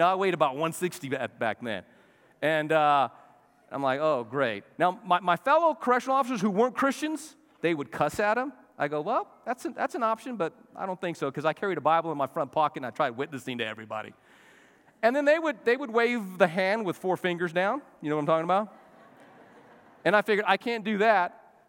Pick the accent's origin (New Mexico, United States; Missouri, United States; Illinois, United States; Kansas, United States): New Mexico, United States; I was born and raised in New Mexico, and in New Mexico, you learn Mexican judo.